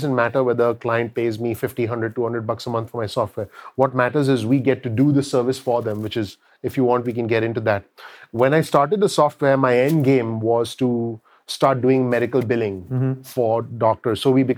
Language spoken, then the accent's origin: English; India; first language Hindi; English is a second language; I was born and raised in India. And so I can not only converse Hindi, which is my native tongue